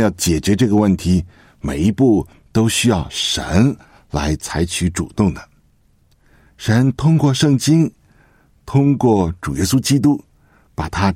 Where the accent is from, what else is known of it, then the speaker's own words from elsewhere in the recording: Beijing, China; also born or lived in Australia; 那我呢是在北京长大的，我曾经呢是在电视台里边做工程师，后来呢到了澳大利亚